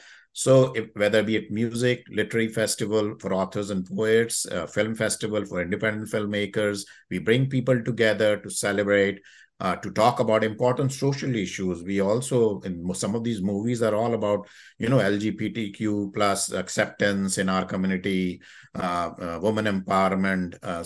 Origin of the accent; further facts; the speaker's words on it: India; Well, I grew up in India, and you know, Britishers had a long influence on India because they ruled us for almost 200 some plus years. So we have common schools all around India, and we were in English medium schools.